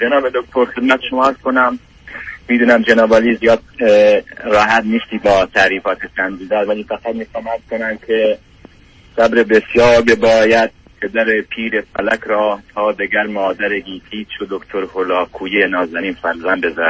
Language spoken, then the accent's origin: Persian; Iran; moved away as an adult; now in Canada; جناب دکتر من 42 سالمه، در کشور کانادا زندگی میکنم. حدود 12 سال از ایران اومدم کانادا.